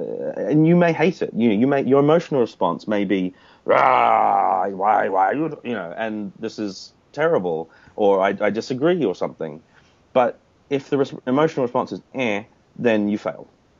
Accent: New Zealand; I would be quite happy to use the New Zealand connection if it helped

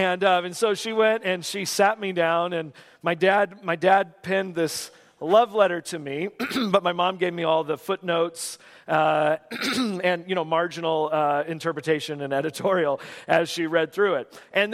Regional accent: California, United States; now in Gettysburg, United States; I'm from California, don't hold it against me. All three of my kids have a Gettysburg address now, all right, so I'm in. But I grew up there in Central Valley, California

